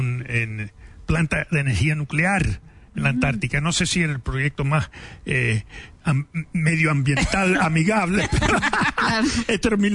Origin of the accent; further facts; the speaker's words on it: New York City, New York, United States; also born or lived in Philadelphia; Pero desde los 7 años en Nueva York, la ciudad de Nueva York, criado en Nueva York.